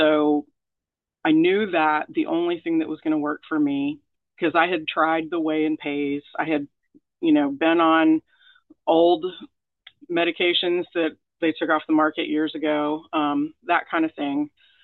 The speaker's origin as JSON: {"language": "English", "region": "Arkansas", "country": "United States", "tie": "born or raised there", "said": "I am married, remarried to a great guy who ironically is from Riverside, and we grew up together in Northwest Arkansas, and he moved here to be with me."}